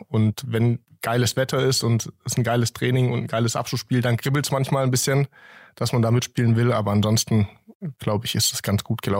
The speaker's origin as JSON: {"language": "German", "town": "Heumaden", "region": "Baden-Württemberg", "country": "Germany", "tie": "born or raised there", "said": "Ich bin aufgewachsen in Heumaden, gehört auch zu Sillenbuch, bin da auch zur Schule gegangen."}